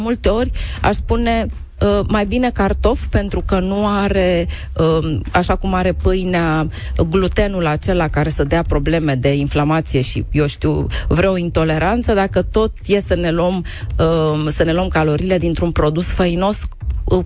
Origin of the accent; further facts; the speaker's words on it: Romania; mai ales că suntem români